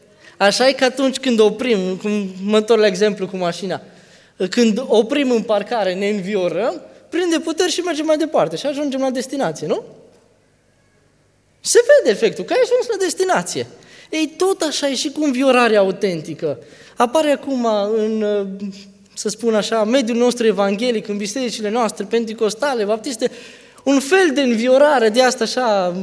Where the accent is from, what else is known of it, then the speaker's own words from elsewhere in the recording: Romania; now in Vienna, Austria; suntem români aici, majoritatea, da?